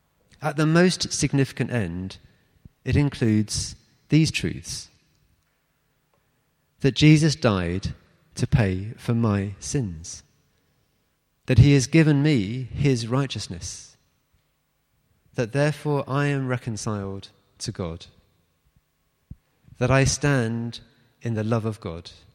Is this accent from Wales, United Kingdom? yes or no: no; Barnet, London, United Kingdom; born there; I'm very nearly 50. I'm married. I was born in Barnet.